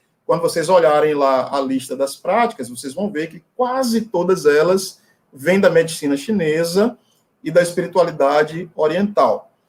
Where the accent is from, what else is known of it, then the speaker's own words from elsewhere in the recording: Muritiba, Bahia, Brazil; Cheguei na minha cidade, em Muritiba, marquei uma consulta com o maior clínico geral que tem lá na minha cidade